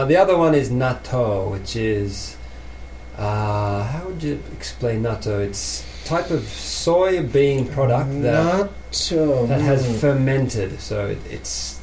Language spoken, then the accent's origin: English; Kangaroo Ground, Victoria, Australia; now in Japan; Okay, I'm from Australia, from a small village called Kangaroo Ground.